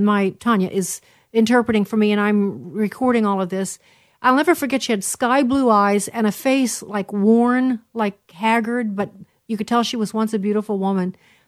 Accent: Carmi, Illinois, United States; moved away; I'm from Carmi

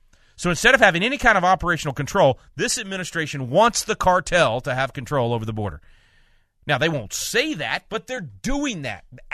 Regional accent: Texas, United States; this mass murder event in Allen, Texas, in my home state, that happened just a couple of days ago

